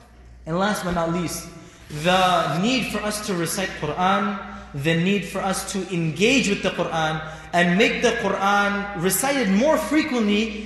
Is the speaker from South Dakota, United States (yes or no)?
no; New York, United States; now in Dallas, United States; I was born and raised in New York. Yeah, I studied in UK for 2 years.